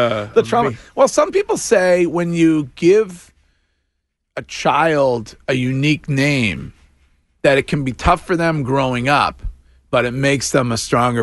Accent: Boston, Massachusetts, United States; And I've lived here my whole entire 52 years. I don't feel like I have a Boston accent.

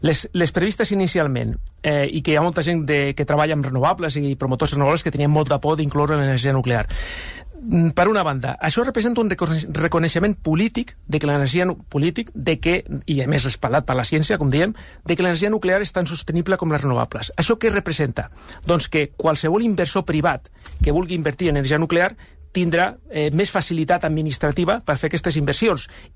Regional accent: Tarragona, Catalonia, Spain; jo vinc de Tarragona, he viscut molts anys a prop de la central nuclear d'Ascó, que és on treballo, a Móra la Nova

